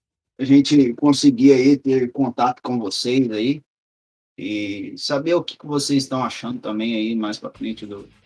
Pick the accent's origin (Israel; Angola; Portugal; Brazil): Brazil; Andirá, Paraná; sou daqui de Andirá mesmo, tava em Londrina, mas agora tô retornando aí